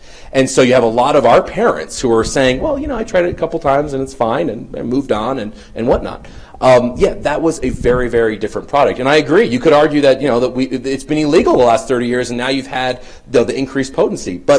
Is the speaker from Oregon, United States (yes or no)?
no; California, United States; I hope that in my home state of California, if they pass legalization, that there is no advertising.